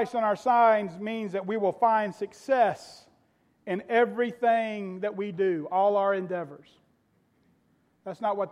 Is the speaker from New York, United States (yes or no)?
no; Florida, United States; because I grew up in Florida, and I spent all times, and you can have all time in the sun